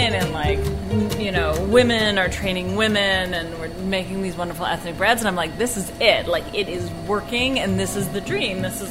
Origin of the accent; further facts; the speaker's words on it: Toronto, Ontario, Canada; now in New York, United States; I came to New York. I'm from Toronto, but I came to New York to interview for a job at Women's World Banking.